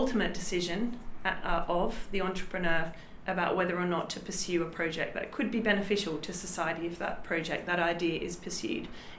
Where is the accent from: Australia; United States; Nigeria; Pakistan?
Australia; now in Oxford, United Kingdom; So I grew up in Australia and I did my undergraduate studies in Australia.